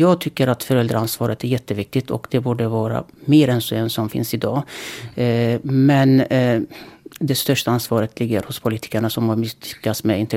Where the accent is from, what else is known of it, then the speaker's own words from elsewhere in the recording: Sweden; Jag är som sagt en svensk politiker.